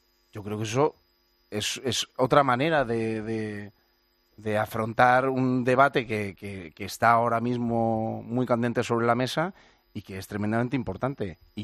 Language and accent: Spanish; Spain; porque somos españoles